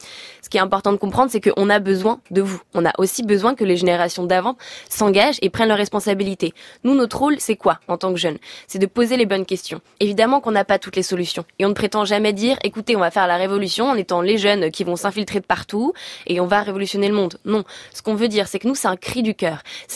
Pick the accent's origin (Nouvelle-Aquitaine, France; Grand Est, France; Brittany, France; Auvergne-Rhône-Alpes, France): Auvergne-Rhône-Alpes, France; Moi, je viens de Savoie, donc je suis forcément intéressée par le travail d'Éric Piolle à Grenoble parce que ça concerne mes montagnes